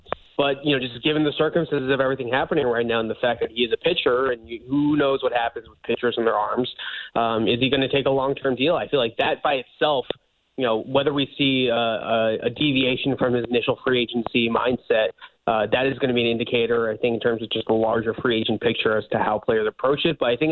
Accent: Boston, Massachusetts, United States; now in New York, United States; as someone who lives in New York and I grew up in Boston, so I'm very familiar with incredibly passionate, you know, do or die kind of fan bases.

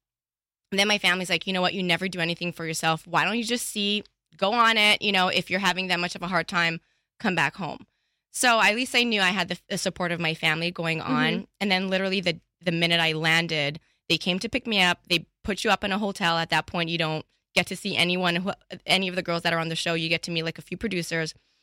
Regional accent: Canada; I'm Canadian and I'm no longer engaged.

